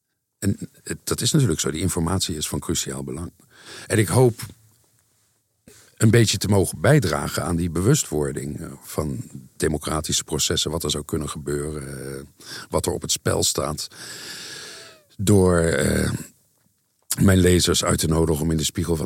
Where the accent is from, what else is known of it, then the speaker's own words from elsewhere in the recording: Netherlands; moved away; Ik voel me nog steeds heel erg betrokken bij mijn vaderland. En ik volg de Nederlandse politiek op de voet. Maar de afstand helpt.